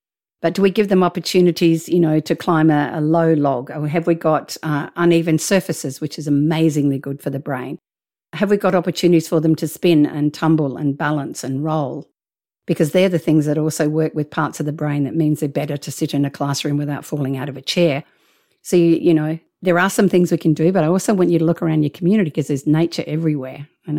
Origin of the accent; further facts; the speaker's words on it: Australia; hang on, I'm Australian. We've got sharks, crocodiles and all sorts of far more danger.